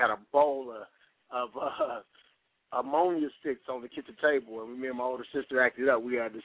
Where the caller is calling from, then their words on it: Dayton, Ohio, United States; I'm calling from Dayton.